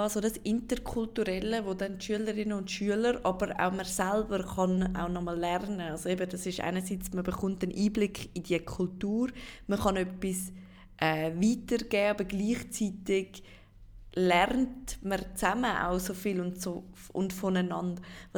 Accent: Switzerland; Also in der Schweiz kennen wir ja das nicht

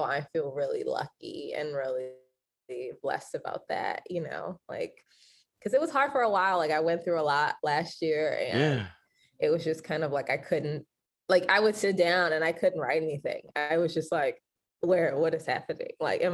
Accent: New Orleans, Louisiana, United States; I'm from New Orleans, as Cliff mentioned, and there is a guy there.

